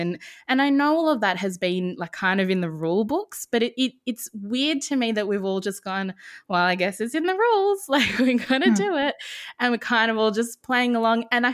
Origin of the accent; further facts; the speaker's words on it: India; As an Indian